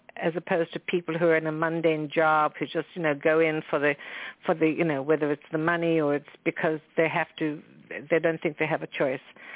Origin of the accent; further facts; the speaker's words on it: South Africa; You know, we were raised in South Africa to be very polite